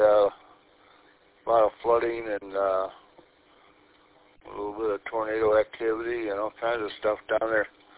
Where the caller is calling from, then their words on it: Lapeer, Michigan, United States; I'm up here in Lapeer, about 3 miles north of Lapeer.